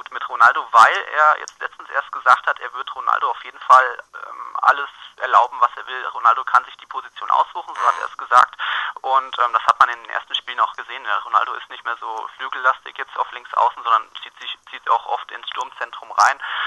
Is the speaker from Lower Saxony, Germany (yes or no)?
no; Leonberg, Baden-Württemberg, Germany; now in Nuremberg, Germany; Ursprünglich aus Leonberg bei Stuttgart. Aber ich selbst bin jetzt in Nürnberg.